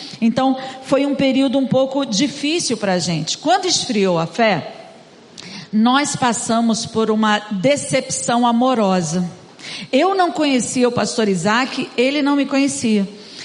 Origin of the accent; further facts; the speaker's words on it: Rio de Janeiro, Brazil; eu também na minha adolescência, não aqui, mas na Igreja Batista de Vila da Penha, onde estava crescendo lá, passei por um grande despertamento